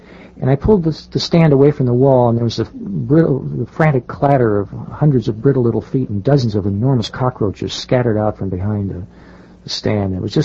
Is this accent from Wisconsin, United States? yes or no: no; Granite City, Illinois, United States; growing up in Granite City in the St. Louis area, we would summer down in the Ozarks.